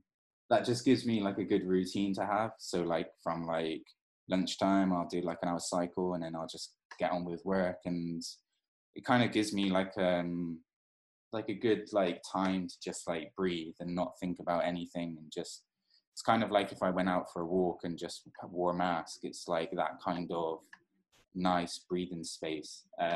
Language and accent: English; United Kingdom; for me as a Brit, I'm just basically like staying in.